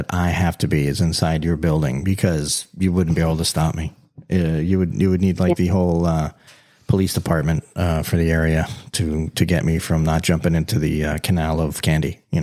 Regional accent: Florida, United States; You know, we're from South Florida. So like, you know, Broward County Fair, Dade County Fair.

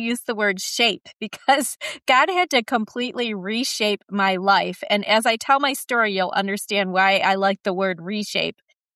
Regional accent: Michigan, United States; Got to leave my home state of Michigan. I don't live by mountains.

